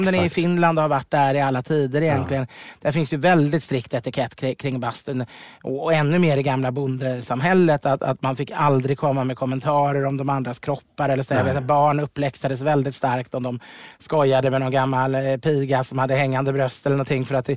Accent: Ekerö, Stockholm County, Sweden; Jag växte upp på Ekerö, jag född 70

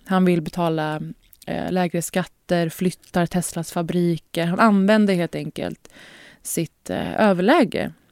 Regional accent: Sweden; Och när det kom på tal att jag är svensk, då vändes en sån negativ energi mot mig.

